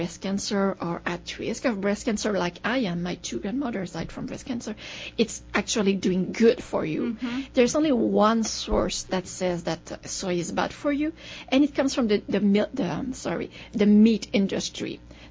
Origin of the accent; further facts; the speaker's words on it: Canada; But in Canada, we don't do that. We're really, really proud. We're Canadian.